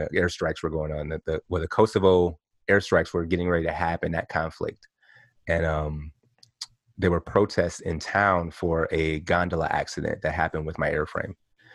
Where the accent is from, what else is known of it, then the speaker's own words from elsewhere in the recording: Milwaukee, Wisconsin, United States; Basically, I'm just a guy from the upper Midwest. You know, it's been a ride. It's been an experience. I grew up in Milwaukee, Wisconsin.